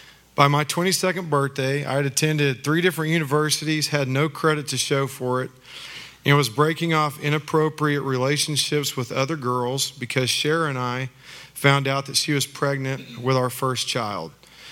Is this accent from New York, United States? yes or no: no; Oklahoma, United States; also born or lived in Texas; I was born in Oklahoma and raised there and in Texas in a fiercely competitive alpha male environment as the third born of four boys.